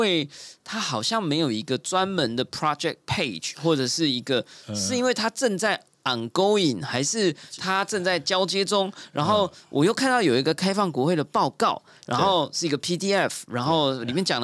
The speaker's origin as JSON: {"language": "Chinese", "country": "Taiwan", "said": "对我们台湾整个台湾或者是我们台湾人有什么好处"}